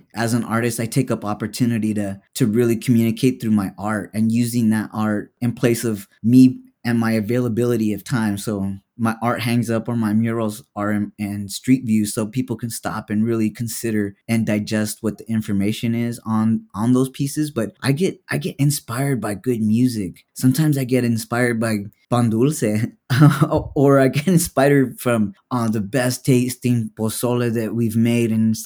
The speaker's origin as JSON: {"language": "English", "town": "Los Angeles", "region": "California", "country": "United States", "lives_now": "Tucson, United States", "said": "I've lived in Tucson for the past 12 years, but I'm originally from East LA."}